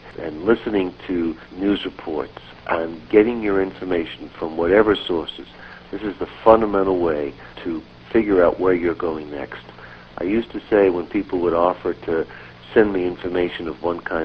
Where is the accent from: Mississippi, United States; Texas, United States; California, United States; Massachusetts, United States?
Massachusetts, United States; Boston; I wouldn't say I'm from Massachusetts necessarily. That might throw a few people. I might say I'm from Boston